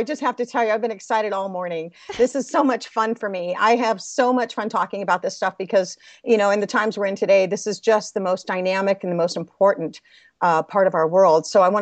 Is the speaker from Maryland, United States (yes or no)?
no; Los Angeles, California, United States; born there; I was born in Los Angeles, California.